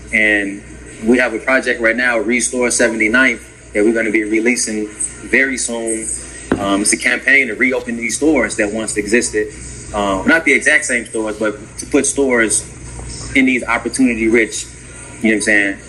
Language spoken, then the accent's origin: English; Markham, Illinois, United States; also born or lived in Roseland, Chicago; So I'm from the South Suburbs, Markham, Harvey area.